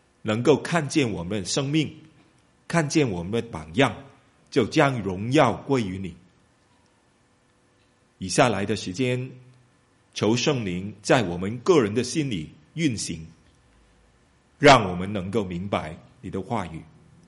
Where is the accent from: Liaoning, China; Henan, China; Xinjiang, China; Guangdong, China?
Guangdong, China; 四跟四，我们广东人呢就很难分别啊